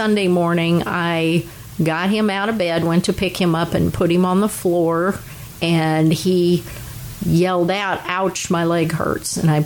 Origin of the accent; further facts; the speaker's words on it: Louisville, Kentucky, United States; Even though I grew up in Louisville, we were next door to a 7-acre truck garden.